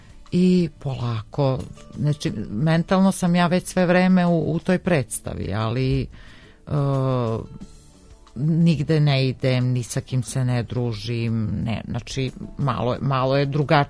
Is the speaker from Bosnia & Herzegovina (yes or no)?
no; Bar, Bar Municipality, Montenegro; pošto sam ja rodom iz Bara, pa u Baru nije tada bila srednja muzička škola